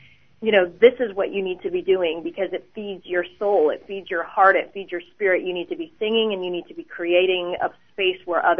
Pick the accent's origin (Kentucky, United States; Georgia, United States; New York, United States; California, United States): Georgia, United States; I came from Georgia.